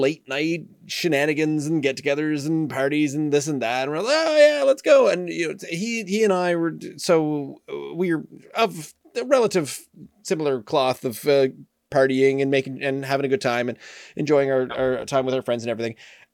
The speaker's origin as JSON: {"language": "English", "region": "Nova Scotia", "country": "Canada", "said": "We're like, it's all right, sir. We're from Nova Scotia. This is just how we do."}